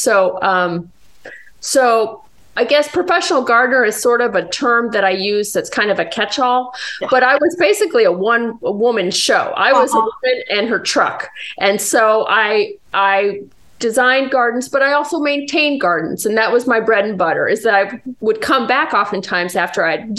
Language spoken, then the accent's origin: English; Chicago, Illinois, United States; I grew up in Chicago, and I didn't have an experience till I was much older with plants.